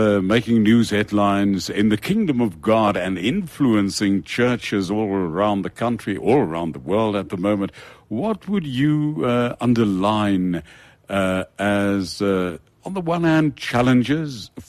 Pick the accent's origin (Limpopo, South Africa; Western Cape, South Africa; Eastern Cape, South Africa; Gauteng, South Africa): Eastern Cape, South Africa; Port Elizabeth; I grew up in Port Elizabeth, went to Framesby High School way back.